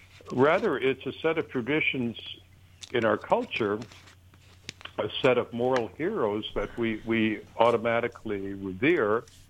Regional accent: Canada; now in United States; I'm an immigrant, right? I came here from Canada.

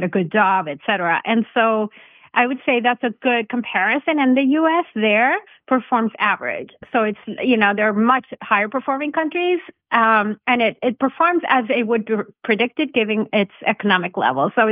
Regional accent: Venezuela; I come from Venezuela, which is a now very poor country and completely destroyed. But at the time when I grew up, it was actually one of the richest countries in South America because of the discovery of oil.

